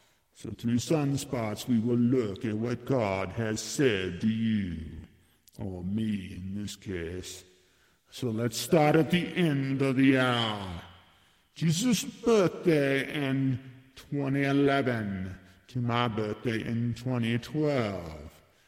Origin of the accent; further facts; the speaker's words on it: Phoenix, Arizona, United States; also born or lived in Corona; I was born in Corona and raised in Phoenix.